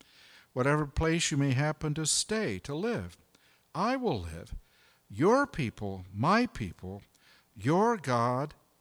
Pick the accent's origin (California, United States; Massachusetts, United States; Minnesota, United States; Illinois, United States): California, United States; Los Angeles; moved away as an adult; now in Oregon, United States; Now, I grew up in Los Angeles, and we didn't have chickens when I was a boy.